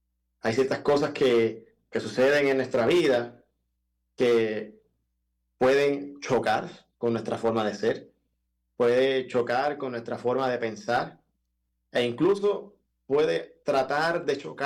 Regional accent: Puerto Rico; nosotros como puertorriqueños tendemos a ser así.

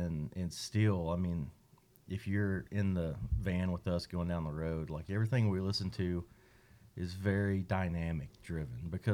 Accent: Oklahoma, United States; You know, growing up in Oklahoma, that was, you know, for lack of a better term, God for us.

